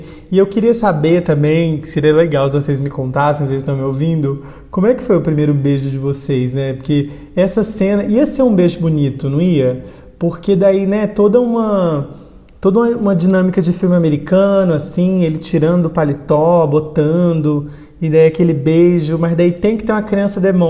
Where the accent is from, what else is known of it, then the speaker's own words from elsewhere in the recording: Mossoró, Rio Grande do Norte, Brazil; foi na brincadeira de esconde-esconde, lá em Mossoró ainda, na cidade onde eu nasci.